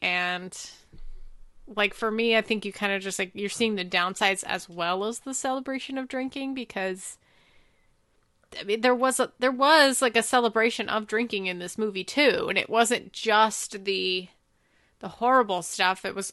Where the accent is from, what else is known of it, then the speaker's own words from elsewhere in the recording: United States; So watching this movie as an American, I get it.